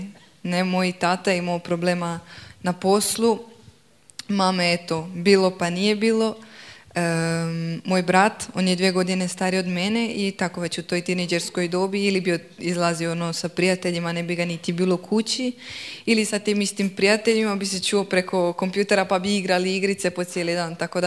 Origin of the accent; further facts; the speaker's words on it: Varaždin, Varaždin County, Croatia; Ja sam iz Varaždine, iz Hrvatske. Odrasla sam u jedno dosta onako normalnoj obitelji, peteročlanoj, ja sam najmlađa.